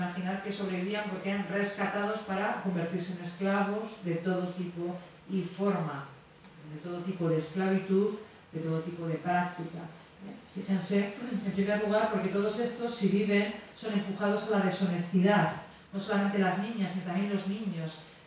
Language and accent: Spanish; Canary Islands, Spain; esto es de Canarias, yo soy de Canarias y va a una hora menos.